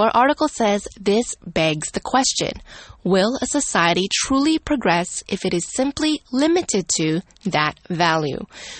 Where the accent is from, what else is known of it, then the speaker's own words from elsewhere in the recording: Canada; Okay, so I'm Canadian, which means I come from Canada